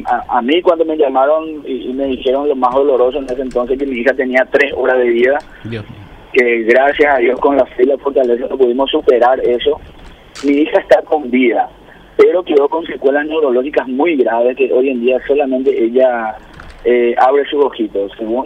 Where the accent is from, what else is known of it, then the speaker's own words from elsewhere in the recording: Loma Plata, Boquerón, Paraguay; Nosotros somos oriundos del Chaco, zona Loma Plata específicamente